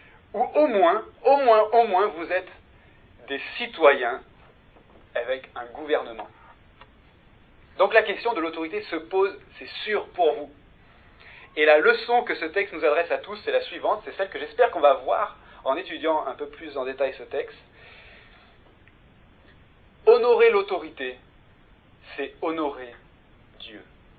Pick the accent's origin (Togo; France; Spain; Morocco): France; Il nous pose un problème en tant que Français.